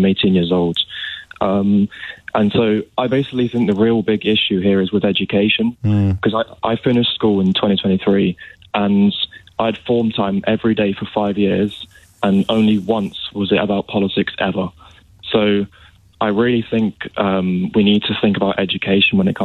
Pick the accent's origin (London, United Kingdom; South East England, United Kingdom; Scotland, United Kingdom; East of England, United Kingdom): South East England, United Kingdom; Brighton; Well, growing up in Brighton is definitely a factor